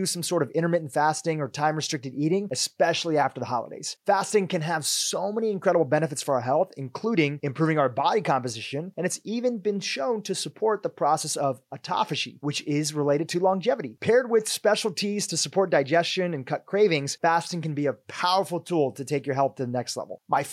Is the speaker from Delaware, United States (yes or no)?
yes; Delaware, United States; I grew up in Delaware, right nearby Lancaster, where there's a huge Amish population.